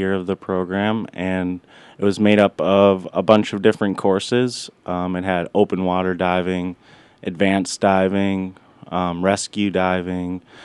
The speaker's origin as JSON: {"language": "English", "region": "Wisconsin", "country": "United States", "said": "I'm from Wisconsin. I go to school at University of Wisconsin-Stout, and I was able to come out here to Alaska, which is awesome."}